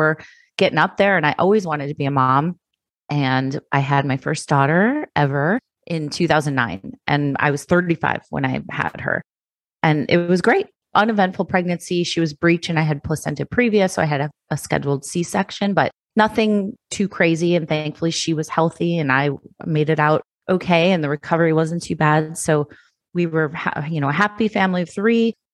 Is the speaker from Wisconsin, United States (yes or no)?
no; Chicago, Illinois, United States; So I am from Chicago.